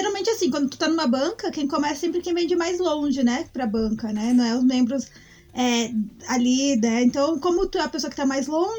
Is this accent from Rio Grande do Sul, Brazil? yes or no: yes; Caxias do Sul, Rio Grande do Sul, Brazil; Eu tô em Caxias. Na verdade, eu sou totalmente caxiense, né? Porque eu nasci em Caxias, fui criada em Caxias